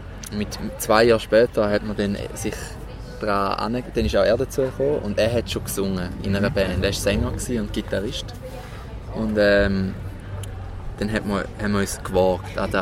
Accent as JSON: {"language": "German", "country": "Switzerland", "tie": "born or raised there", "said": "meine Eltern kommen aus Deutschland, aber ich bin also in der Schweiz aufgewachsen, aber daheim reden wir wirklich Hochdeutsch"}